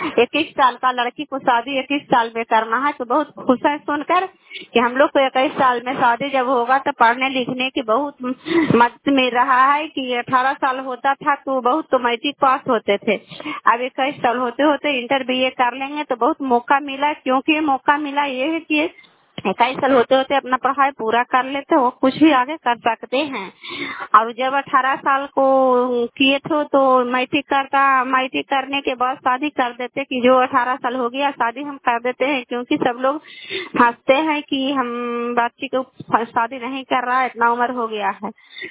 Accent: Kalyanpur, Bihar, India; घर कल्याणपुर वाली बिलसी पंचायत प्रखंड चंदे जिला ललंदा का निवासी हूँ।

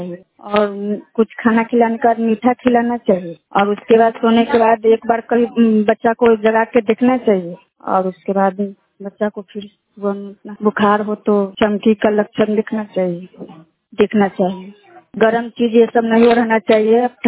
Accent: Patahi, Bihar, India; पताही पंचायत की।

